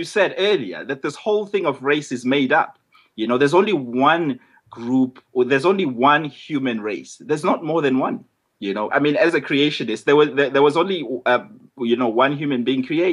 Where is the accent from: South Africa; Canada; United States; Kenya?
South Africa; because, you know, growing up in South Africa, you know, I did not want to, you know, to use my experience and to sort of tarnish her whole concept of race.